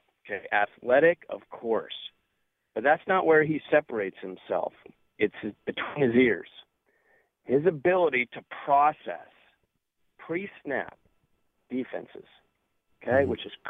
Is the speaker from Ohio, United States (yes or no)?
yes; Lima, Ohio, United States; born there; now in Folsom, United States; I'm out here in California, mm-hmm. and I have very little to do with the state of Ohio, except that I was born in Lima.